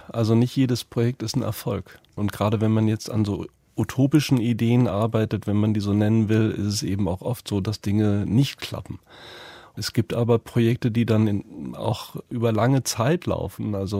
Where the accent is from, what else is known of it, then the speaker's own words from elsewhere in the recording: Mönchengladbach, North Rhine-Westphalia, Germany; Wir sind beide in Mönchengladbach groß geworden und das ist ja am Niederrhein.